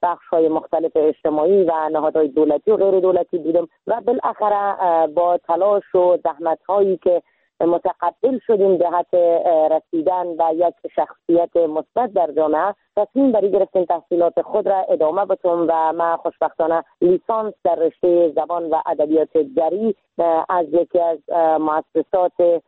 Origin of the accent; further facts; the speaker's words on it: Iran; moved away as an adult; now in Afghanistan; ما در سال 1364 در کشور ایران به دنیا آمدم